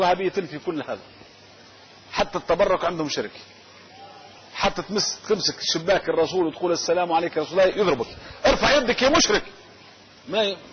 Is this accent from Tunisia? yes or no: yes; Tunisia; احنا عندنا في تونس المذهب المالكي